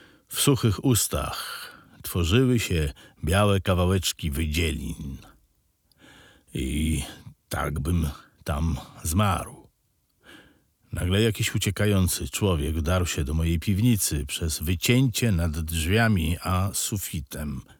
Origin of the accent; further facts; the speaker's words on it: Warsaw, Masovian Voivodeship, Poland; Z tego co pamiętam, urodziłem się w Warszawie, daty nie znam. Ustalono ją na podstawie postanowienia sądu. Urodziłem się na ulicy Ceglanej w Warszawie. Mieszkałem na Dzielnej z rodzicami.